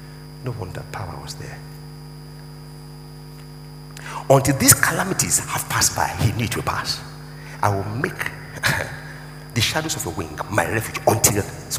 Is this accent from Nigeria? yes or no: yes; Nigeria; I have no regret that I'm a man. I have no regret that I'm a Nigerian.